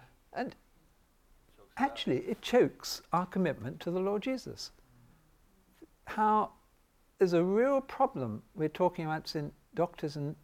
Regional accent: United Kingdom; I mean, I'm being British, I knew how to reply.

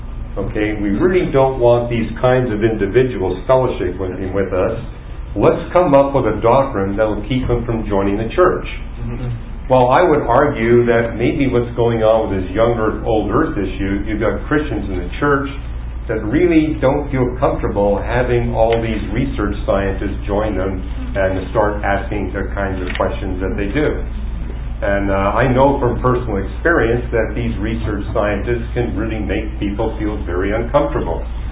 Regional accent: Canada; now in United States; You know, I came to Caltech from Canada. In Canada, I had not been able to find a church.

